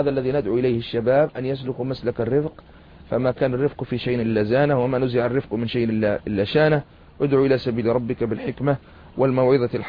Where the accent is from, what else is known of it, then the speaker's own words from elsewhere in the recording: Tunisia; فلا يزال عندنا في تونس مع الأسف